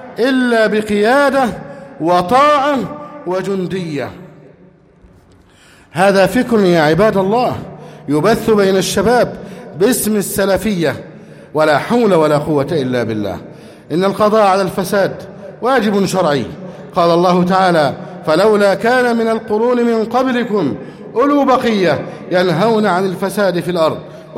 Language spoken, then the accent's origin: Arabic; Egypt